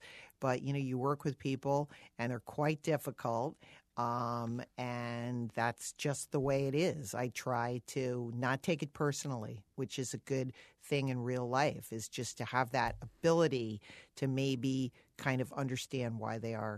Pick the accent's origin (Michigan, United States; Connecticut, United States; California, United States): Connecticut, United States; I'm a little bit, you know, I mean, I grew up in Connecticut. I'm kind of uptight.